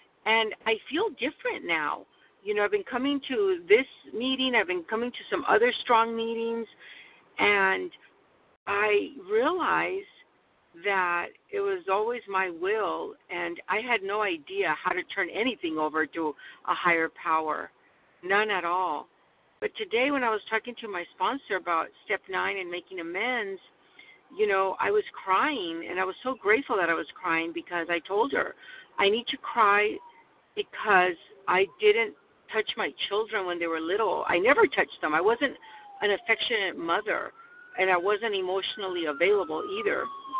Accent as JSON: {"language": "English", "region": "California", "country": "United States", "said": "from California."}